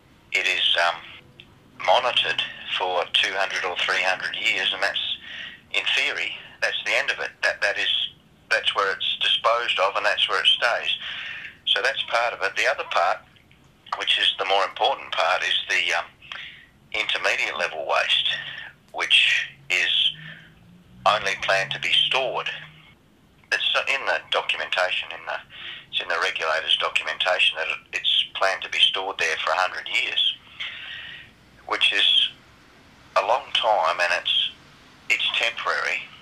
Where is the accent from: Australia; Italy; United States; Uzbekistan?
Australia; Whyalla, South Australia; from Whyalla.